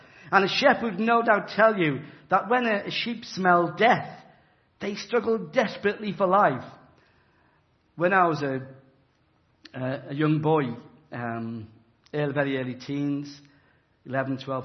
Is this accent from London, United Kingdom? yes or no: no; Liverpool, North West England, United Kingdom; So I was brought up in Liverpool, and burned there.